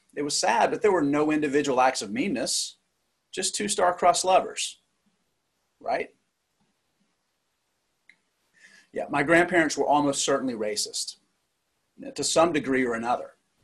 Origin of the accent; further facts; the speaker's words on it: Deep South, United States; I grew up in the Deep South.